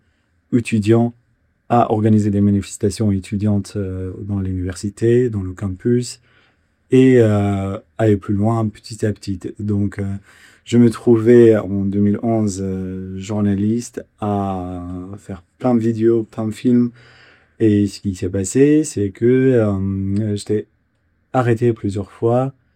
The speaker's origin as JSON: {"language": "French", "town": "Damascus", "region": "Damascus Governorate", "country": "Syria", "tie": "born there", "said": "je suis né d'une famille kurde et syrienne. Je suis né à Damas en 2011."}